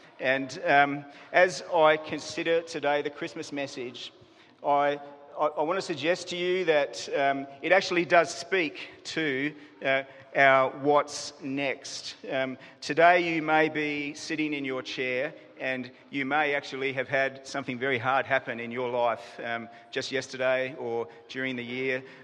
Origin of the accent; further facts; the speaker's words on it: Adelaide, South Australia, Australia; when I was a boy growing up in Adelaide